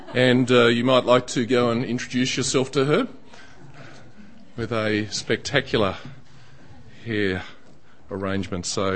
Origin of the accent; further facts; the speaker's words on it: Australia; you might have felt a little bit better about being an Australian.